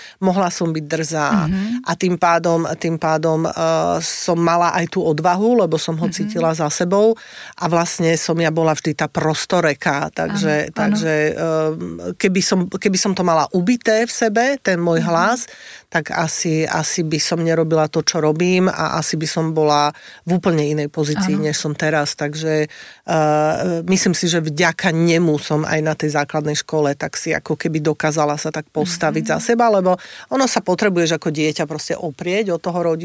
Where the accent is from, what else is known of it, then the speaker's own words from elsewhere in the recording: Bardejov, Prešov Region, Slovakia; Ja som z Bardejova, ja som z východu.